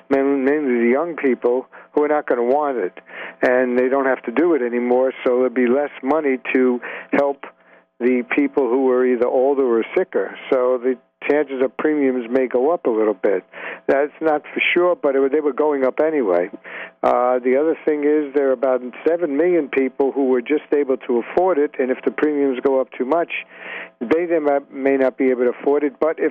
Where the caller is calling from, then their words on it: Reston, Virginia, United States; I'm from Northern Virginia and Reston, Virginia, a little about 20 miles west of Washington, D.C.